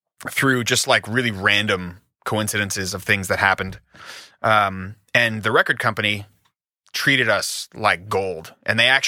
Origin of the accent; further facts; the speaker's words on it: Florida, United States; also born or lived in Los Angeles; I'm from South Florida, and I lived in L.A. for about 4 years after college